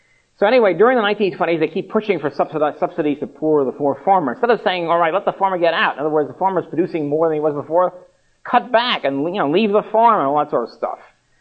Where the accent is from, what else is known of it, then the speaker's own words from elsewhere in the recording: New York, United States; As you might expect, being born and bred in New York, I'm not exactly expert in agriculture.